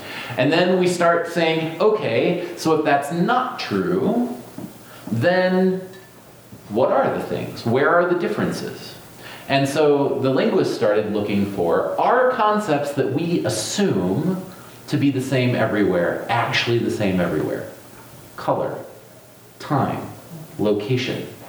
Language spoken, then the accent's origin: English; Cleveland, Ohio, United States; also born or lived in Chicago, Illinois; I grew up in Cleveland, the lake is north, so north is a way of talking about the lake. I then lived in Chicago for a while